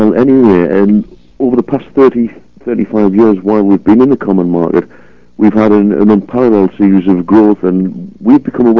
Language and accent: English; United Kingdom; We don't think like Europeans. We are British, and the French are French, and the Germans are German.